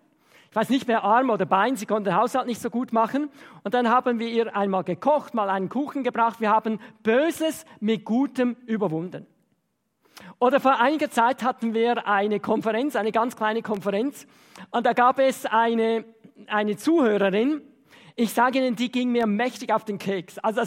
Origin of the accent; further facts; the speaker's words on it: Switzerland; bei uns in der Schweiz ist es so üblich